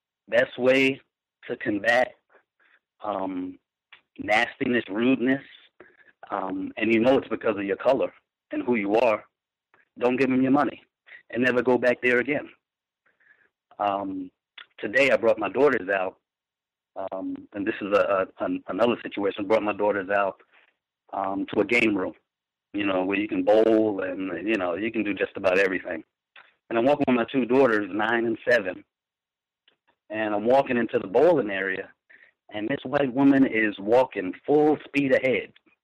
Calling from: Delaware, United States; I'm 302 from Delaware.

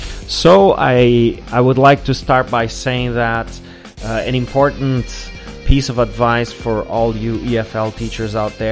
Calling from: Porto Alegre, Rio Grande do Sul, Brazil; English is a second language

